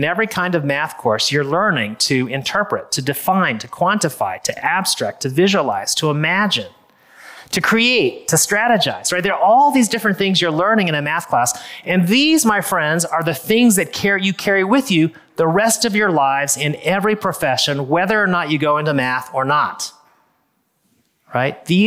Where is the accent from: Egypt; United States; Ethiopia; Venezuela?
United States; I am Chinese. I'm Chinese American. So I don't speak Chinese, but I even when I ask for that menu